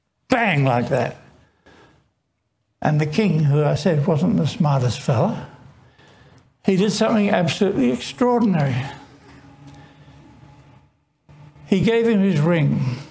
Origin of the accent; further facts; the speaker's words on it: Penang, Malaysia; I grew up in Malaysia, Penang. My dad was a doctor at the hospital.